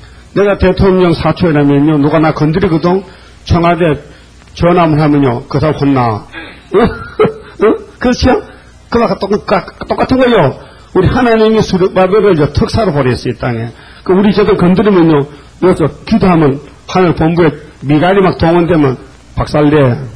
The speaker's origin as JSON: {"language": "Korean", "region": "North Gyeongsang", "country": "South Korea", "tie": "born or raised there", "said": "근데 우리 고향은 아주 시골 골짜기인데 주 안개를 지나서 군위로 가다 보니까요."}